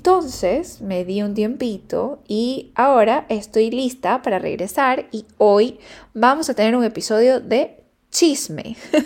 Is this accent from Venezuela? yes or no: no; Ecuador; now in Berlin, Germany; tengo un año en Berlín, lo que es loquísimo para mí. Es loquísimo porque yo desde que salí de Ecuador no he estado en ninguna ciudad por más de 6 meses.